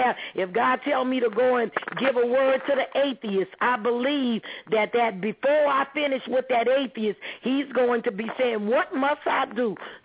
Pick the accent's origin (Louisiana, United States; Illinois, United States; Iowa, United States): Louisiana, United States; New Orleans; I'm from New Orleans